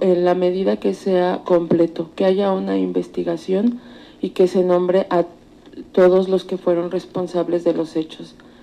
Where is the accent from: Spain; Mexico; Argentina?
Mexico; Al tratar de buscar la justicia en mi país, encontré revictimización